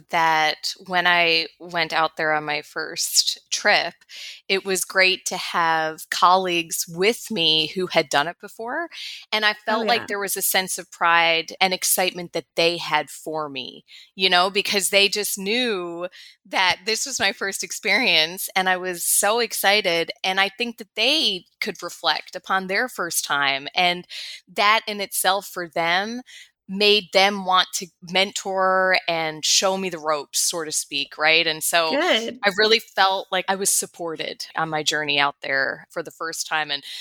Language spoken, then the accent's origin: English; St. John's, Newfoundland and Labrador, Canada; So I am from St. John's, Newfoundland, Canada, which is East Coast Canada.